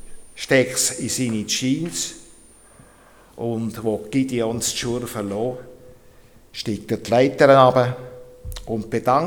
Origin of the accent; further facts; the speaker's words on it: Bern, Switzerland; accent: Bernese German; now in Gais, Switzerland; Ich habe einen gemischten Dialekt, das Berndeutsch behalten und Ostschweiz ist ein bisschen dazugekommen.